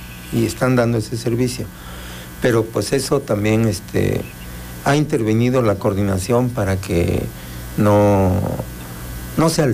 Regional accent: Xocotla, Mexico; Entonces, nosotros nos regimos a través de usos y costumbres, porque yo soy de Xocotla.

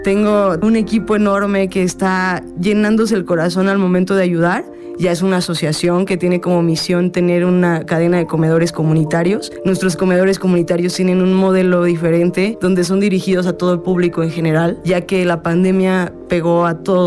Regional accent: Jiutepec, Morelos, Mexico; tengo 28 años, soy morelense, soy de Jiutepec, orgullosamente.

